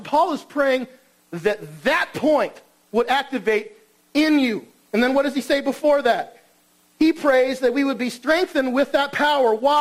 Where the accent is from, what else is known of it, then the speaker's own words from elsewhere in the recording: California, United States; I grew up in neighborhoods where I was the minority most of the time when I grew up in Southern California.